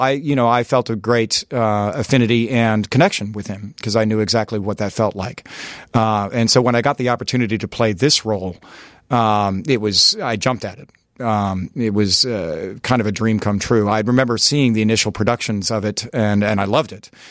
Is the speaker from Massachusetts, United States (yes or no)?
no; North Carolina, United States; I grew up in North Carolina.